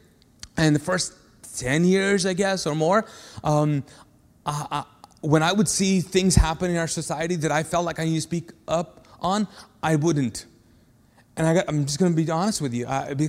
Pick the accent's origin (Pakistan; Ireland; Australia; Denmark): Pakistan; But my problem is that I'm Pakistani, number one. And I have an Arab background. And I grew up Muslim.